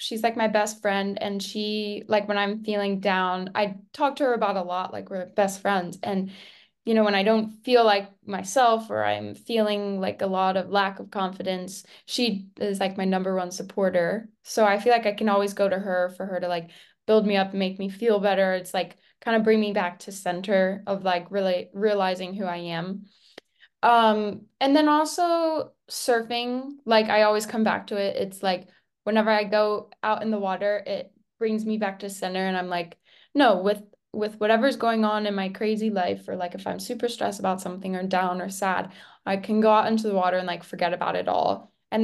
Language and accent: English; Pennsylvania, United States; I grew up in Pennsylvania, and my first experience was in California.